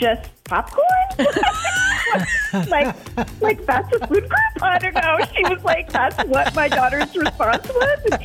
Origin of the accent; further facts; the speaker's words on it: Madison, Wisconsin, United States; I'm from Madison